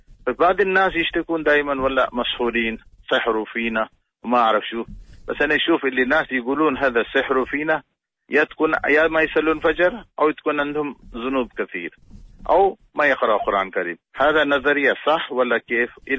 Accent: India; Arabic is a second language; احنا فقراء هندي معروف، لا مليونير ولا شيء

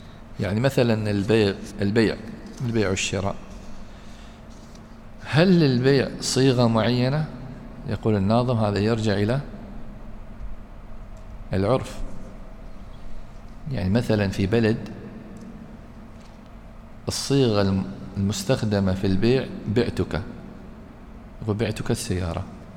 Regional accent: United Arab Emirates; يعني مثلا عندنا في الإمارات

